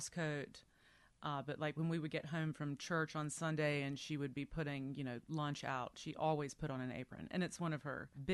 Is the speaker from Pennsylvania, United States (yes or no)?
no; Deep Run, North Carolina, United States; I'm from Deep Run, North Carolina, which is in eastern North Carolina.